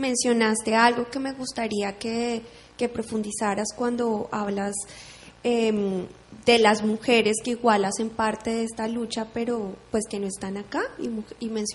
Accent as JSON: {"language": "Spanish", "country": "Colombia", "said": "Yo soy colombiana y trabajo con mujeres indígenas en Colombia"}